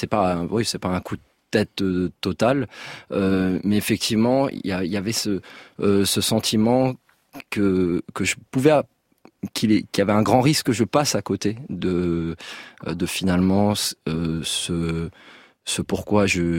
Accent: Burundi; J'ai grandi au Burundi, où les enfants on apprend vraiment le respect de l'adulte.

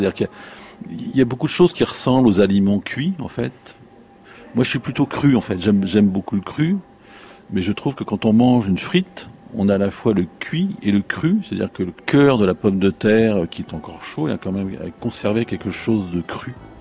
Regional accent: Bailleul, Hauts-de-France, France; born there; Je suis né à Bailleul, donc dans une ville mais qui était au bord de la campagne.

